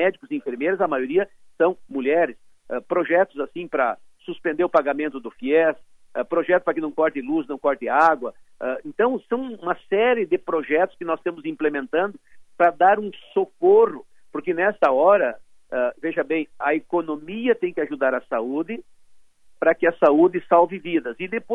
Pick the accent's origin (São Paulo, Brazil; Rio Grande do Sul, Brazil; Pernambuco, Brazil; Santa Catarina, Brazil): Rio Grande do Sul, Brazil; E aí eu uso a expressão missioneira, aonde estou e de onde sou, quanto mais foice, mais roçado.